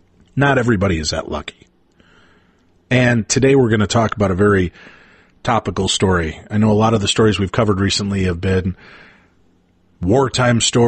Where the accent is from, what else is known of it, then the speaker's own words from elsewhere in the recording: Roselle, Illinois, United States; I grew up in Illinois, Roselle, Illinois, and I was bullied pretty much from first grade through the middle part of fourth grade, mercilessly.